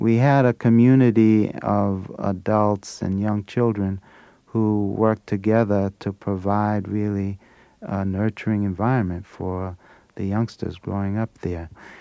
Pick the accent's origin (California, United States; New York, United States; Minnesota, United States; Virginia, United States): New York, United States; New York City; we grew up in the Harlem River houses in New York City, which was a low-rent income project, but it turned out to be a little village.